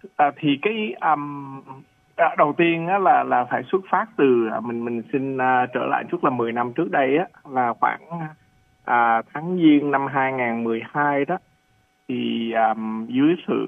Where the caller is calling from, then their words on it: Leesburg, Virginia, United States; Mình đến từ thành phố Leesburg, Virginia